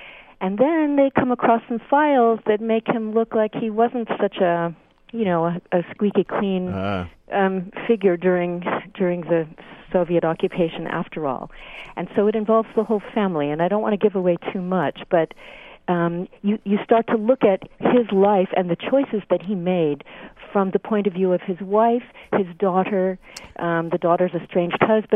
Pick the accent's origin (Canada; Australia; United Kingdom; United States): United States; San Francisco, California; I'm a big fan of KLW. I'm from San Francisco.